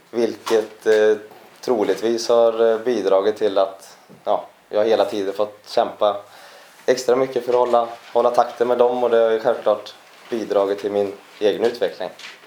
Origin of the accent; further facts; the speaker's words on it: Ulriksdal, Sweden; jag är född uppvuxen i Ulriksdal